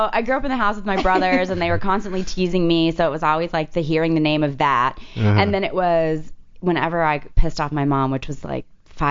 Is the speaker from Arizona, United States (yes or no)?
yes; Arizona, United States; now, given, I'm from Arizona.